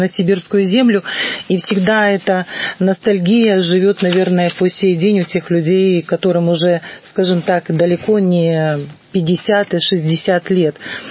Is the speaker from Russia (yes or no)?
no; Western Ukraine, Ukraine; В моем родном городе, это Западная Украина, строили химический завод.